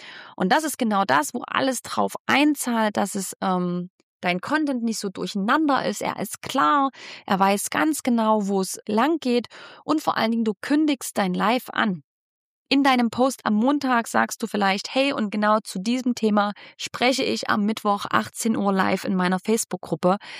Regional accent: Saxony, Germany; accent: Saxon; meinen sächsischen Dialekt, ich versuche ihn schon gar nicht mehr zu verstecken, denn das ist auch ein Teil von mir, dass ich hier aus dem sächsischen Lande komme.

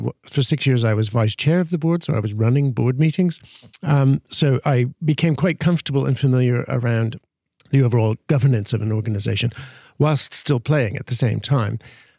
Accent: Connecticut, United States; now in Houston, United States; I grew up in the Northeastern in America, in the state of Connecticut, and eventually found myself studying violin in Houston at the Shepherd School of Music at Rice University

